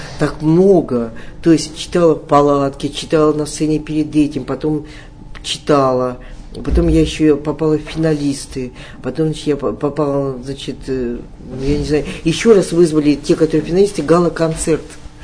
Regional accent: Ural, Russia; Мы говорим, мы с Урала, с гордостью говорили, мы с Урала.

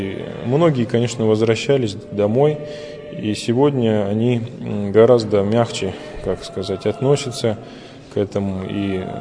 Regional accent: Bishkek, Kyrgyzstan; Я родился в Киргизии, в городе Бишкек, вырос там же, окончил школу, закончил профлицей, столяр-краснодеревщик, работал в столярной мастерской

